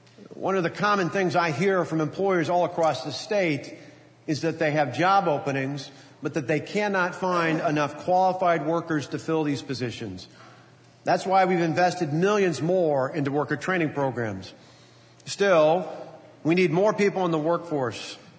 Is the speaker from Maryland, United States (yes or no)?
no; Delavan, Wisconsin, United States; Later in high school, I flipped hamburgers at McDonald's in my hometown of Delavan.